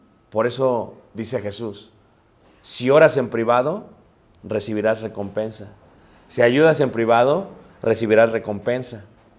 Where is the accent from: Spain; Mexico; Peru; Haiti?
Mexico; Y como buenos mexicanos, queremos comprar el más barato, el más económico.